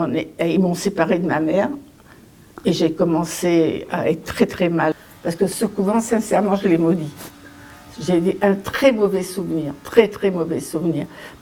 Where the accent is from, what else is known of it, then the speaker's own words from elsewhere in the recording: France; born there; J'avais des papiers parce que je suis née en France quand même.